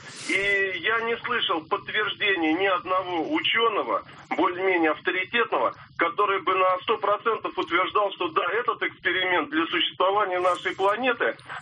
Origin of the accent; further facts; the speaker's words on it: Moscow, Russia; я из Москвы